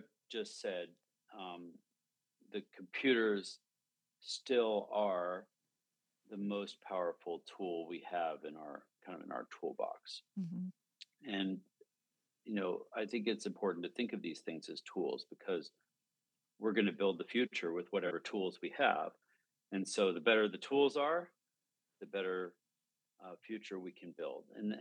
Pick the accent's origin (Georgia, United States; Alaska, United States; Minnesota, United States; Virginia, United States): Alaska, United States; And I grew up in Alaska, so nobody around me had ever seen a computer before.